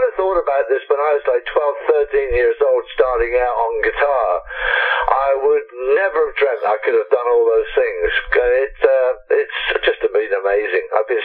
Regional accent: South West England, United Kingdom; born there; I was born in Somerset in the UK

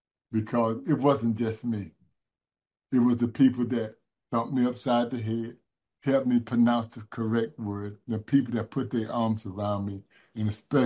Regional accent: Mobile, Alabama, United States; Welcome to my hometown. This is Mobile.

